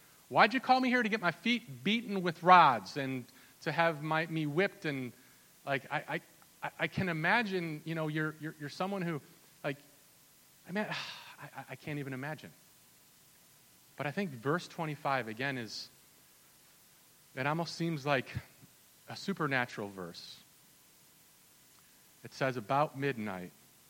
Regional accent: Minnesota, United States; I'm from Minnesota originally, just in case some of you guys don't know.

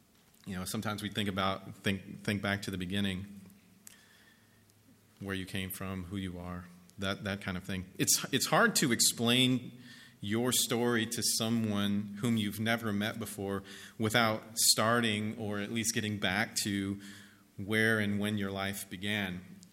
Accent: Ohio, United States; born there; until I tell them that I was born in Ohio and that's where I lived for a while, that's where my family lived for a time.

